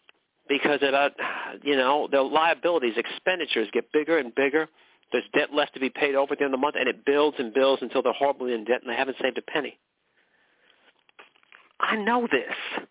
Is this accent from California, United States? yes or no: yes; McKinleyville, California, United States; I was born and raised in McKinleyville. McKinleyville.